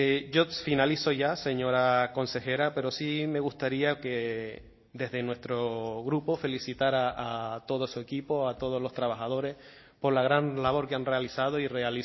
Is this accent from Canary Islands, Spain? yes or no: yes; Valle Gran Rey, Canary Islands, Spain; el nuevo centro de salud de mi pueblo, de Valle Gran Rey